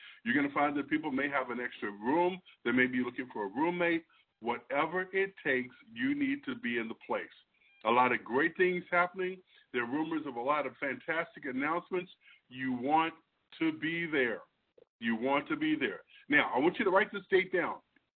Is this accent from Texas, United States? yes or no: yes; Austin, Texas, United States; I'm from Austin, Texas.